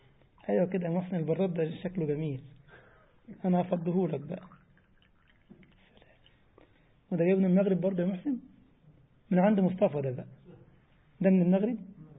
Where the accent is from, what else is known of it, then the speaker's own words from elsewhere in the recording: Egypt; يعني اللحام عندنا في مصر هو الحداد اللي بيلحم